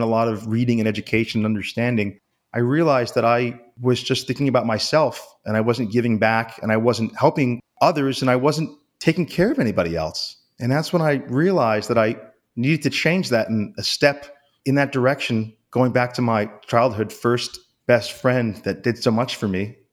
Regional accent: New York City, New York, United States; So I grew up in New York City

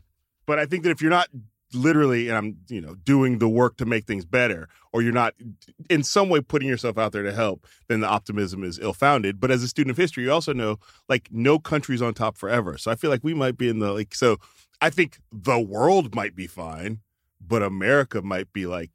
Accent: Mobile, Alabama, United States; They knew I was from Mobile. They chose it for me.

